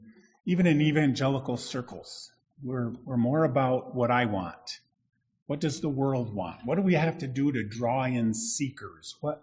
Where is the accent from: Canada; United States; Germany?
United States; Grandville, Michigan; When I was growing up, I heard it all the time. I grew up in Grace Bible Church, believe it or not, but it was in Granville, Michigan.